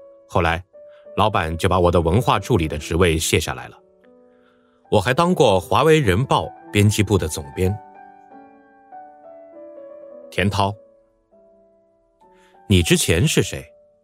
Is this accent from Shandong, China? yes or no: no; Pingle, Guangxi, China; 我来自一个山沟沟，广西一个叫平乐的高中。我是广东人，逃难到广西，在广西长大的。